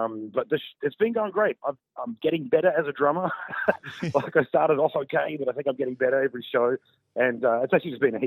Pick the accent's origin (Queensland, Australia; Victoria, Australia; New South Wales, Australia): New South Wales, Australia; born there; And I was born in New South Wales, so like just up from Sydney.